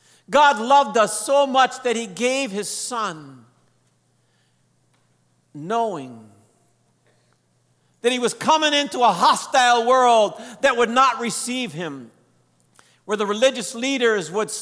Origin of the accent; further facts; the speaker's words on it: Trout Creek, Michigan, United States; I remember growing up in Trout Creek, Michigan, the Upper Peninsula of Michigan, where it's very normal to get below zero, 20 below, 40 below, 15 feet of snow.